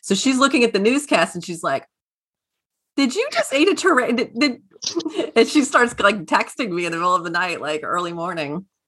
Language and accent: English; Louisiana, United States; Well, I'm from South Louisiana. We eat gator and all kinds of stuff.